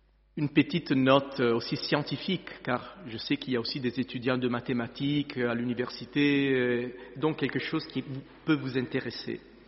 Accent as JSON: {"language": "French", "country": "Italy", "tie": "born there", "second_language": "French", "said": "un grand miracle survenu dans mon pays natal, en Italie"}